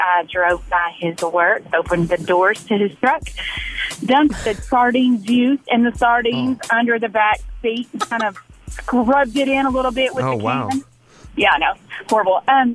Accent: Nashville, Tennessee, United States; So I'm from Nashville, so you guys know all about the temperature and humidity in the summer.

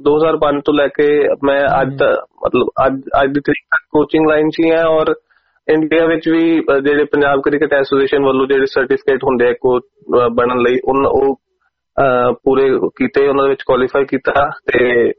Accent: Moga, Punjab, India; ਮੇਰਾ ਜੱਦੀ ਪਿੰਡ ਸੋਢੀ ਵਾਲਾ ਵੀਰ ਜੀ, ਮੈਂ ਮੋਗੇ ਤੋਂ ਬਿਲੋਂਗ ਕਰਦਾ, ਮੈਂ ਜੰਮਿਆ ਪਲਿਆ ਮੋਗੇ ਹੈ

